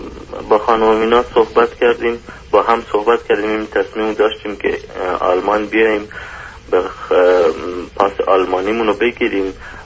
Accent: Afghanistan; now in Germany; من مهاجر افغانم که تو آلمان زندگی میکنم، 7 سال تو آلمان زندگی میکنیم

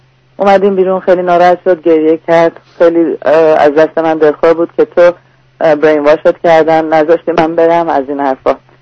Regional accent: Iran; moved away; چون از ایران پا شدیم اومدیم اینجا

